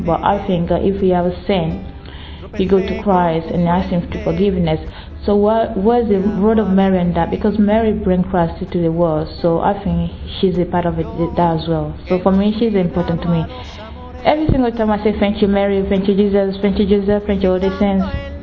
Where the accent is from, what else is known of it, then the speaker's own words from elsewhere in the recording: Côte d’Ivoire; I'm from Ivory Coast.